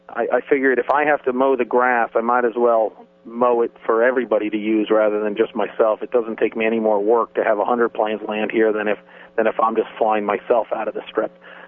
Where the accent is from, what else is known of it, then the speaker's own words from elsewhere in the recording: New York, United States; moved away as an adult; also born or lived in Connecticut; now in Virginia, United States; I'm originally from the New York, Connecticut area, had a career up there, and basically found this airport down on the eastern shore of Virginia.